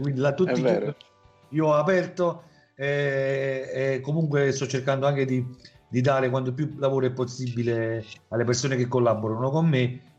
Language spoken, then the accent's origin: Italian; Pontecagnano Faiano, Campania, Italy; Si trova in provincia di Salerno, ho detto, nel mio paese.